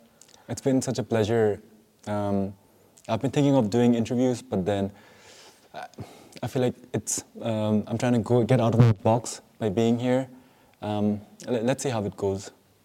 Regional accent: Northeast India, India; I'm an Indian national.

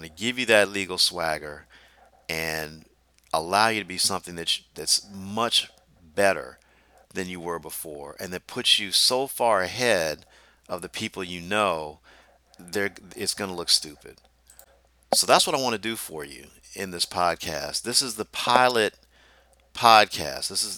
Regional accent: Deep South, United States; I grew up in the Deep South, and everywhere I went, there were people with agendas

